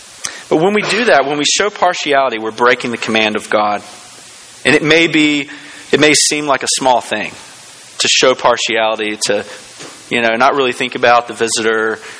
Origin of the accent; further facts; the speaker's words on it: Orangeburg, South Carolina, United States; also born or lived in Mississippi; I was born in Mississippi, and I grew up in South Carolina, down in Orangeburg, moved there in elementary school.